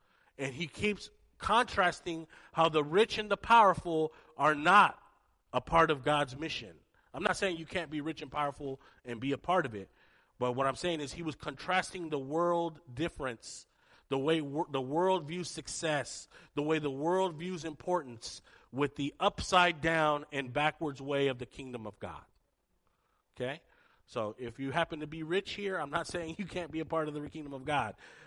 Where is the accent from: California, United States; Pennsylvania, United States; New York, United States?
California, United States; San Jose; I was born and raised in Eastside San Jose, and that is the hood.